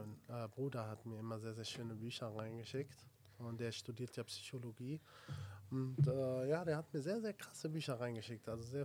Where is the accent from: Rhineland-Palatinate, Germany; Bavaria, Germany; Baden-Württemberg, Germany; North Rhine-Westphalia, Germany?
Rhineland-Palatinate, Germany; Sinzig; Ich komme ja aus Sinzig, das ist 20 Kilometer von da entfernt.